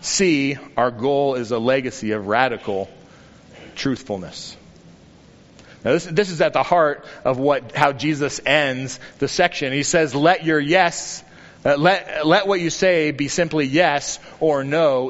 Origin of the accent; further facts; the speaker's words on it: United States; growing up in America, I've probably taken 1,000 oaths over my lifetime